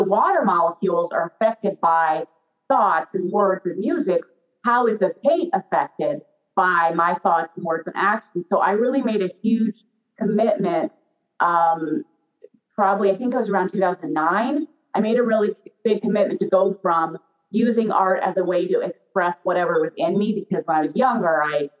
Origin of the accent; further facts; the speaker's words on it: Iowa, United States; now in Los Angeles, United States; It's been my guiding light since I grew up in Iowa in the middle of the United States. And been able to travel. I live in Los Angeles now